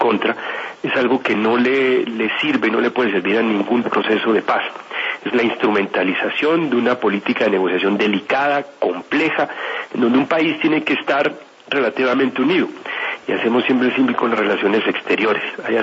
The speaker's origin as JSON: {"language": "Spanish", "country": "Colombia", "said": "como colombiano"}